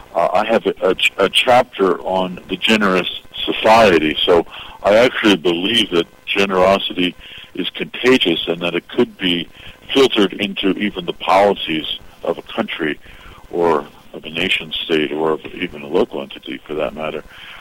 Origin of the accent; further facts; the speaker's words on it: Philadelphia, Pennsylvania, United States; I'm from Philadelphia, so good thoughts usually coming out of Philadelphia would be my first comment.